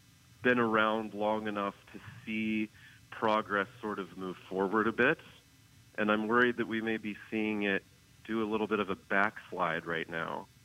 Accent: Pisgah, West Virginia, United States; also born or lived in Morgantown; So I'm a lifelong West Virginian. I was born in Morgantown and grew up just a few miles up the road in the little unincorporated community of Pisgah, spelled P-I-S-G-A-H.

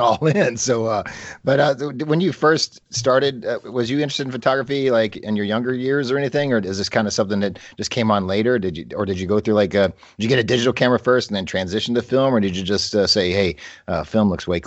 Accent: Kentucky, United States; born there; So the bad thing is I was born here in Kentucky. So my mom came home before she had me.

